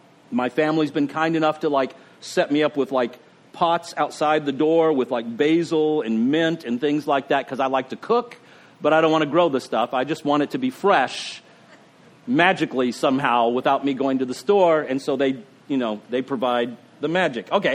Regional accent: Texas, United States; I don't know about you, but I grew up in Texas.

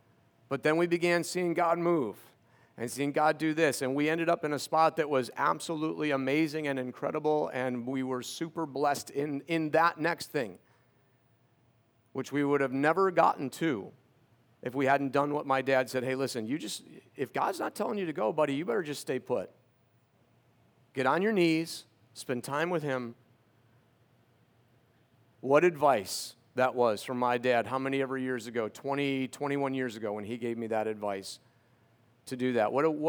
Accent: New York, United States; I'm from New York, and we don't say names like this.

